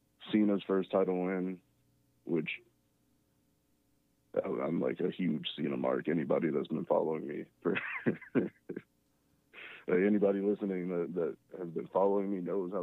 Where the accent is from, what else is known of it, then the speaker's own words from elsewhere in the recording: Detroit, Michigan, United States; I'm from Detroit, bro.